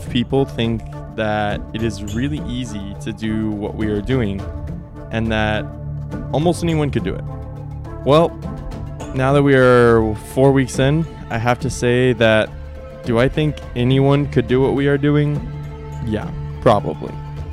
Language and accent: English; Colorado, United States; Being someone that was born and raised in Colorado, it is always fun to hear what people not from Colorado have to say about DIA.